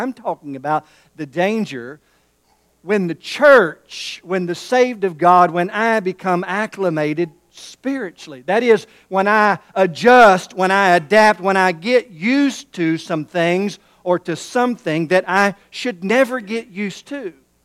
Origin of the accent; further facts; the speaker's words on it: Pasadena, Texas, United States; born there; I was born in Pasadena, Texas.